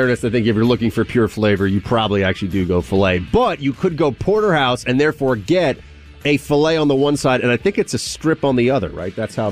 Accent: New York, United States; I'm a New Yorker who just learned about a town.

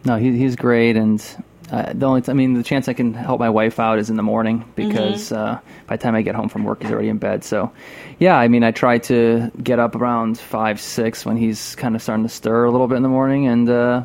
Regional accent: Rochester, New York, United States; born there; I'm born in Rochester, New York.

